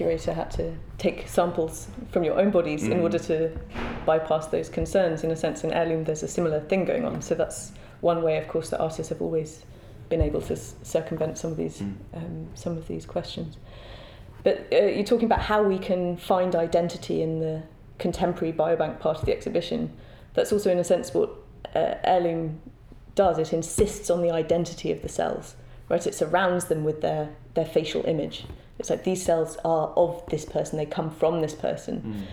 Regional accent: United Kingdom; now in Denmark; coming to Denmark to work in this museum as a British person

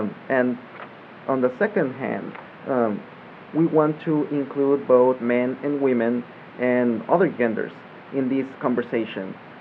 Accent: Tampico, Tamaulipas, Mexico; moved away; So when I was still back in my hometown, Tampico, I worked in the community theater

